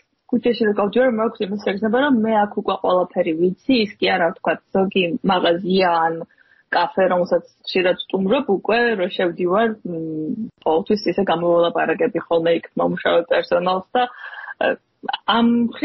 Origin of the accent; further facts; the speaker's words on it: Tbilisi, Georgia; შეიძლება იმიტომ, რომ მთელი ბავშვობა იქ გავატარე და ჩემი აზრით ფანტასტიკური ბავშვობა მქონდა და ეს გრძნობები ემატება. ჩემთვის სახლი ჩემი თბილისის სახლია